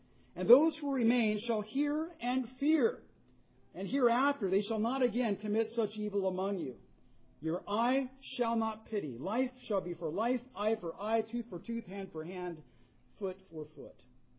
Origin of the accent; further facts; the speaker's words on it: California, United States; I believe the punishment back in my home state of California is 2 to 4 years.